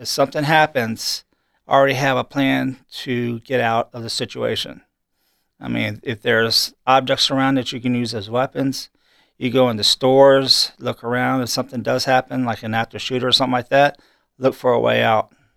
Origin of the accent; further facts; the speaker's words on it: Colonial Beach, Virginia, United States; I'm actually from Colonia Beach